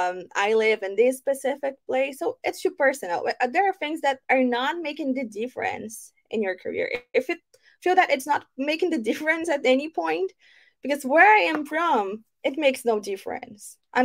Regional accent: Brazil; and also I'm from Brazil, so I know that some candidates, specifically from my country, they tend to share.

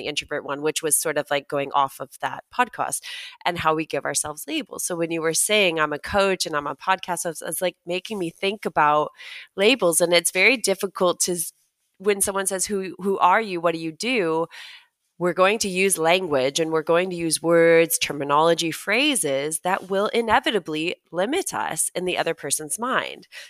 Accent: United States; And for everyone listening, I'm obviously American.

